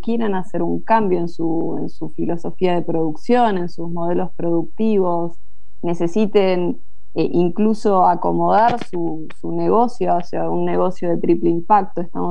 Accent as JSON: {"language": "Spanish", "town": "Trevelin", "region": "Chubut", "country": "Argentina", "said": "soy de Patagonia, Trevelin. A veces sí, sí, tengo muy mala conexión. La verdad que los patagones sufrimos un poco esa parte."}